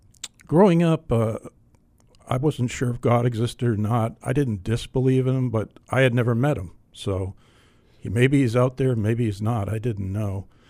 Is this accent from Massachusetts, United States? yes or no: yes; Duxbury, Massachusetts, United States; I grew up in Duxbury, Massachusetts, which is right across the bay from Plymouth Rock, basically. And so it's kind of a pilgrim town, pretty historic, and good place to grow up.